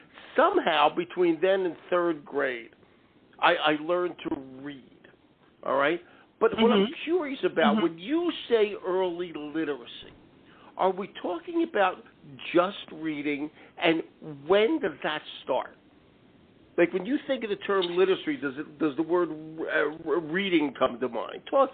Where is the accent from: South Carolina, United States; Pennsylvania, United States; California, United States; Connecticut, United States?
Pennsylvania, United States; Philadelphia; I thank you, and I'm from Philadelphia.